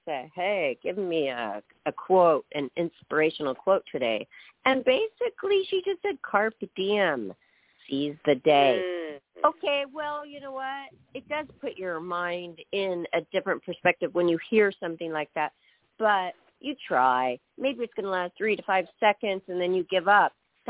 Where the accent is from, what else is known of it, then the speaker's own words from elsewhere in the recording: Seattle, Washington, United States; Mary, my mother, we're from Seattle, Washington.